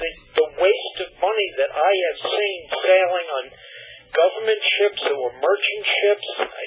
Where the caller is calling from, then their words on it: Florida, United States; I'm calling from South Coffey, Florida.